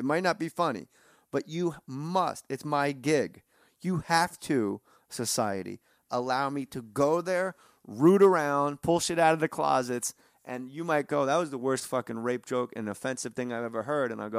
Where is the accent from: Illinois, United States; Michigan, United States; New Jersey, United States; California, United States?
New Jersey, United States; that's what spoke to me growing up in Jersey as an outcast. I was a wrestler.